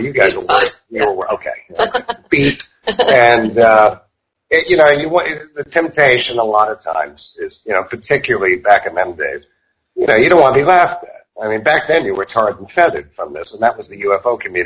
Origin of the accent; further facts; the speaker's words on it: New York, United States; also born or lived in England; And but I was a kid from New York and decided to go in the Air Force in 79.